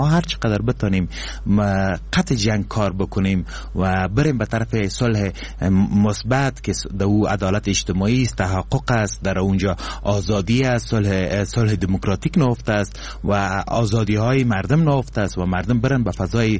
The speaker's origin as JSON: {"language": "Persian", "region": "Kabul", "country": "Afghanistan", "tie": "born there", "said": "سکونت اصلی ما از لحاظ تذکره ای ببین ما از بغلان هستم، لیکن متولد کابل هستم،"}